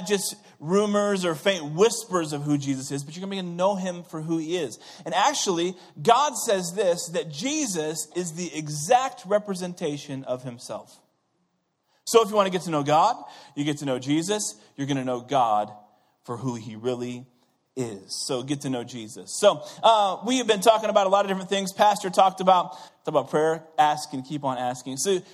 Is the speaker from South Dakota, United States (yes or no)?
no; Missouri, United States; Now, I'm from Missouri, right?